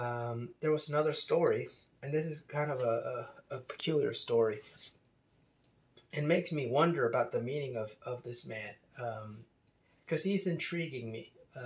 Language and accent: English; United States; Americans, and I say that as an American, Americans don't talk like this.